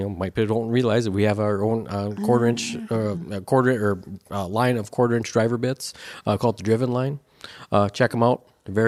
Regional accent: Forman, North Dakota, United States; I grew up in a small town about 100 miles, roughly 100 miles south and a little west of Fargo, North Dakota.

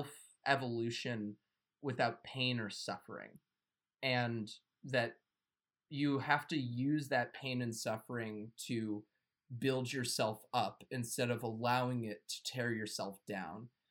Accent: United States; I'm American, so you're probably right, but...

